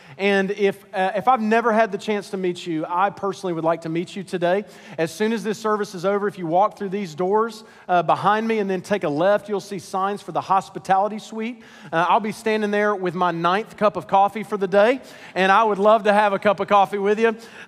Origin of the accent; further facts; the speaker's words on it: Scottsboro, Alabama, United States; we drove several hours to my hometown of Scottsboro, Alabama.